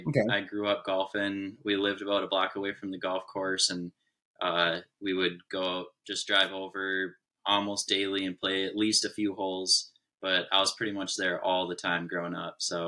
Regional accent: Minnesota, United States; I grew up in Minnesota, but in a small town in southern Minnesota. So after college, moved up to the cities.

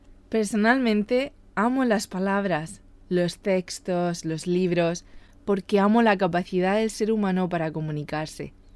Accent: Southeast Spain, Spain; soy del sureste de España. Sí, sí, vivo muy cerca de la costa mediterránea y disfruto de más de 300 días de sol al año.

